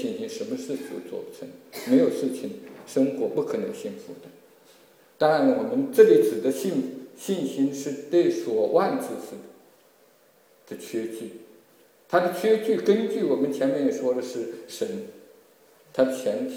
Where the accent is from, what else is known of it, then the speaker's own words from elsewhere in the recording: Yiwu, Zhejiang, China; 义乌很多人都知道，发展的非常快。我小的时候知道边上有一棵大树